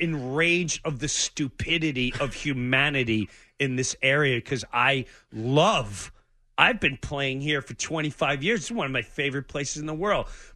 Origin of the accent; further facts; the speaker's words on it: New York, United States; I grew up in New York, but 70s TV.